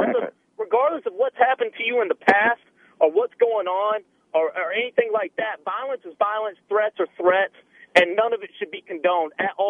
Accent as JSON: {"language": "English", "region": "Texas", "country": "United States", "said": "I'm a police officer, and I'm from Texas"}